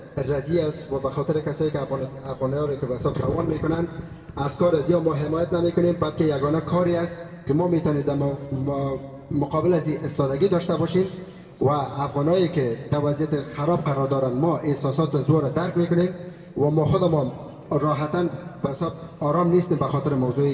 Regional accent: Afghanistan; German is a second language; now in Germany; Ich komme aus Afghanistan. Seit zwei Jahren bin ich in Deutschland.

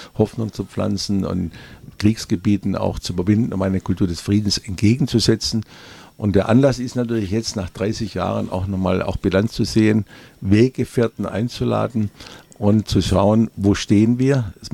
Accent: Germany; der 8. Mai verbindet sich natürlich für uns auch als Deutsche besonders mit der Verantwortung, was aus der Geschichte gelernt wird.

